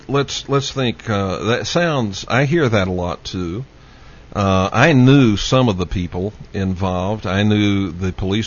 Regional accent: Dallas, Texas, United States; I grew up in Dallas and grew up in the Oak Cliff section of Dallas where Oswald was living and where he was captured.

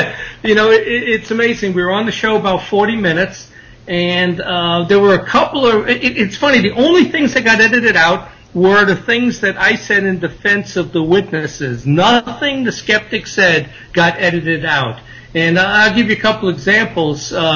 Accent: New York, United States; And I grew up in New York, so that was kind of cool to go back there.

